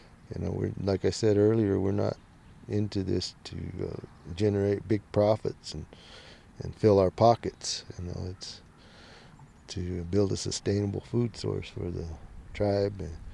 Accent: New Mexico, United States; What it means to be a New Mexican. Well, I guess for me, you know, that means being Native American also, because there's such a high population of Native Americans here in New Mexico.

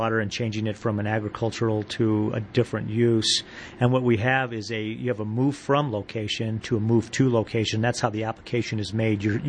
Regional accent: Albuquerque, New Mexico, United States; Well, you know, I'm a native New Mexican. I was born in Albuquerque. I went to school here. I went to college in New Mexico. And, you know, it's my home state.

